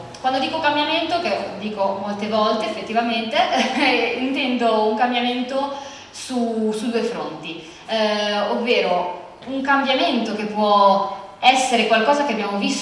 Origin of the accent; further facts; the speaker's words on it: Rimini, Emilia-Romagna, Italy; che io personalmente non conosco benissimo perché sono di Rimini